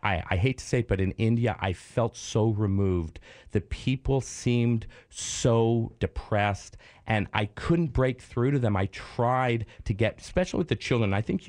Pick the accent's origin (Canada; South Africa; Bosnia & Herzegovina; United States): Canada; From Toronto. I'm Canadian.